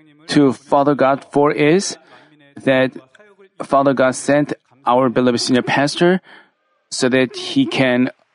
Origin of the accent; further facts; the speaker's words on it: Russia; Has any one of you been to Russia? But because I came from Russia, let me briefly introduce what country Russia is.